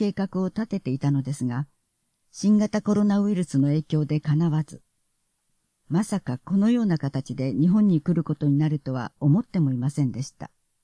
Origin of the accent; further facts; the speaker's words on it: Liubomyl, Volyn Oblast, Ukraine; Japanese is a second language; now in Tokyo, Japan; 人の優しさと温かさは、故郷のリュボムリと重なります。